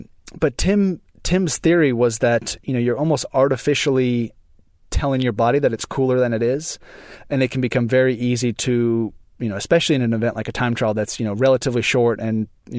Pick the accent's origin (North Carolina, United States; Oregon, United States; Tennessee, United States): Oregon, United States; where we grew up in Oregon wasn't nearly as hot or humid.